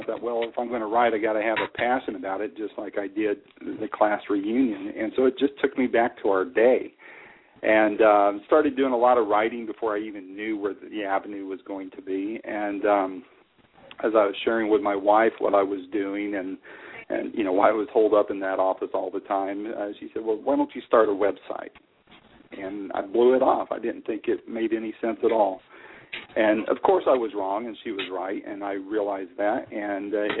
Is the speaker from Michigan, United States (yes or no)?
no; Phoenix, Arizona, United States; I grew up in the Phoenix area, graduated from Moon Valley in 1977.